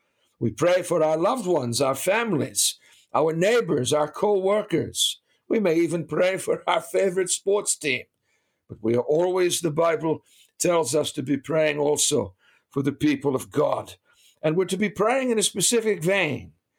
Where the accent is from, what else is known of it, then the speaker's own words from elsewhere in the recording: Boston, Massachusetts, United States; My mother did this with talk radio as I was growing up in Boston.